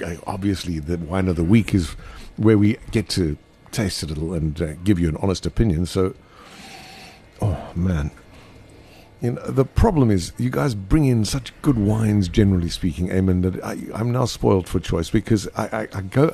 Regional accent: Boksburg, Gauteng, South Africa; You can tell we come from Boksburg, Benoni.

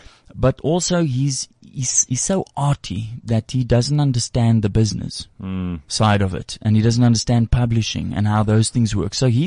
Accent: South Africa; And when I go to the Netherlands and they hear I'm a South African, they're all like, wow, do you know

